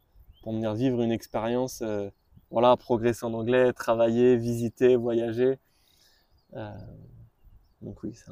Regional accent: Auvergne-Rhône-Alpes, France; Je suis originaire d'à côté de Lyon.

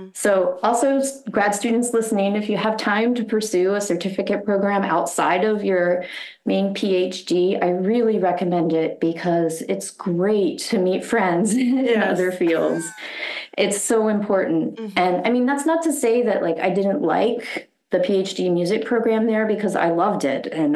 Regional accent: Richmond, Virginia, United States; And I grew up outside of Richmond, Virginia.

